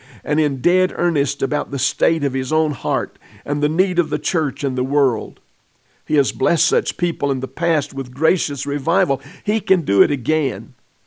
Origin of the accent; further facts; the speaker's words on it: United States; As a preacher and as a Christian and as an American